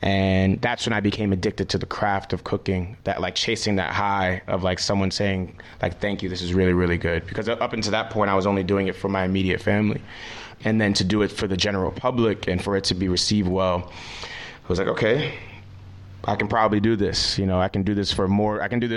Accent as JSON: {"language": "English", "town": "New York City", "region": "New York", "country": "United States", "tie": "born or raised there", "said": "because growing up in New York City, your parents are working a lot all the time."}